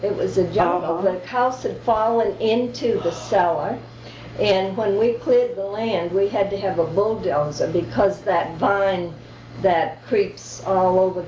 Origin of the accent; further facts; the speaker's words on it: Bangor, Maine, United States; accent: New England; moved away as an adult; I'm originally from Bangor.